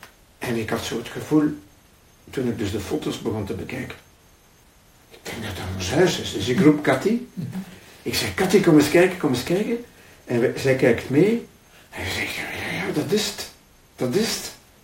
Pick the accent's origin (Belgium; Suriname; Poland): Belgium; Ghent, Flanders; born there; mijn vader die was van Zeelen, mijn moeder, haar ouders waren van West-Vlaanderen. Maar ik ben in Gent geboren.